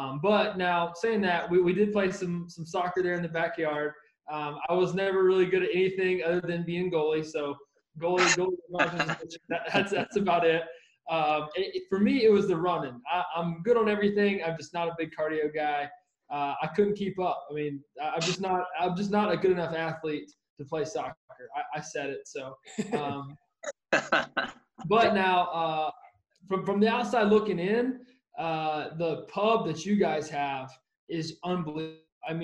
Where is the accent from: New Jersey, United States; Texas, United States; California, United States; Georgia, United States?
Georgia, United States; Warner Robins; I think for us, it was awesome because my hometown, Warner Robins, they were there 2 years before I was there, and then 2 years before that.